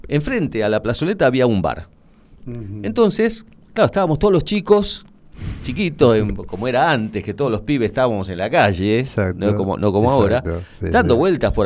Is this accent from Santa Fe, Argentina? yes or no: no; Buenos Aires, Argentina; Yo nací en el 61. Pero la cuento. Es cortita. Yo tendría unos 10 años, 9, 10 años. Me crié en Pompeya